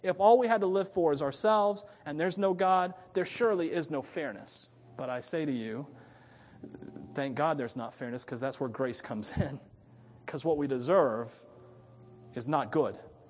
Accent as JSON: {"language": "English", "town": "Hialeah", "region": "Florida", "country": "United States", "said": "Hialeah, Florida. But where are you really from? Florida."}